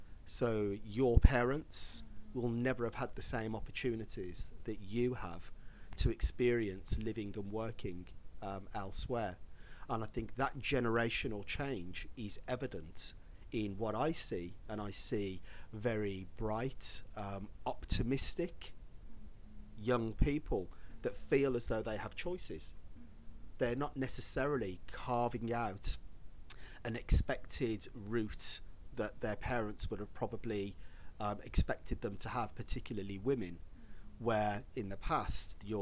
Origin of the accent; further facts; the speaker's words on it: England, United Kingdom; now in Brussels, Belgium; in Brussels it seems like everybody's an immigrant, including me, including an Englishman, because I'm not from Brussels, I'm not Belgian.